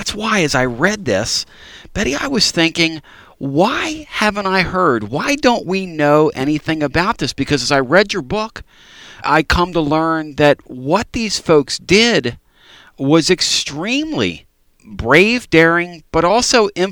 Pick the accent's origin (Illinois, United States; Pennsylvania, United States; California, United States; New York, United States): Pennsylvania, United States; I'm originally from Pennsylvania.